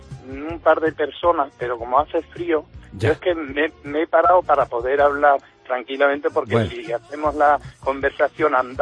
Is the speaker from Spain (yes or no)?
yes; San Vicente de Alcántara, Extremadura, Spain; estoy en mi pueblo, San Vicente de Alcántara, sí. Y estoy en la calle donde nací, que se llama Ramón y Cajal, porque donde vivo ahora es la continuación ya.